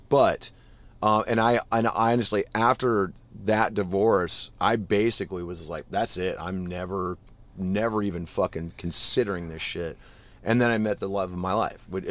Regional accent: Iowa, United States; and I'm from Iowa, so I've driven fucking everything, you know?

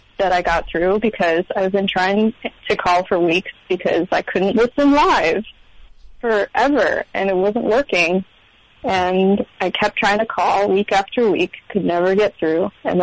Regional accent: Milwaukee, Wisconsin, United States; It's funny because I'm from Milwaukee, Wisconsin, and the colors of the baseball team there are the same.

